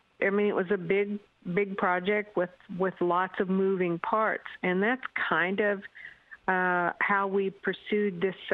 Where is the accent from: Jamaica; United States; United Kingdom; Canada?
United States; Oklahoma; You cannot be in a tribe or a Native community without a lot of family members, and so I know that from growing up in Oklahoma.